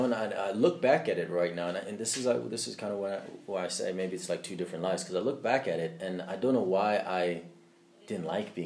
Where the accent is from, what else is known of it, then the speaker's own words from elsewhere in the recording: Zimbabwe; born there; I was born here in Zimbabwe, went to Gateway High School and then Prince Edward School.